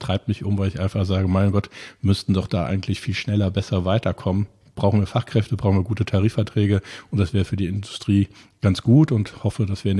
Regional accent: Cologne, North Rhine-Westphalia, Germany; born there; Nein, ich bin ja gebürtiger Kölner

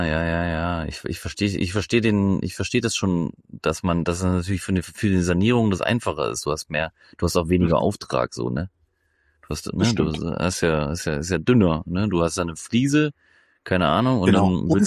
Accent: Lürschau, Schleswig-Holstein, Germany; Ja, ich komme aus Lürschau.

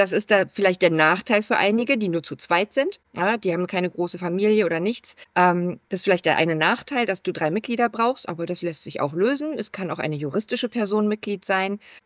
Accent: Berlin, Germany; Ich bin Berlinerin

